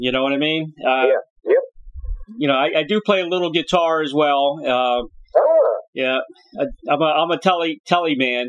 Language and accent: English; Baltimore, Maryland, United States; Oh, Greg, tell him I said hello, and I'm from Baltimore.